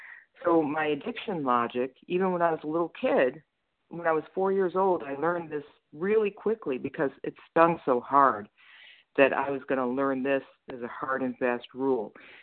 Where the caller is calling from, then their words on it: New Jersey, United States; I'm calling from New Jersey.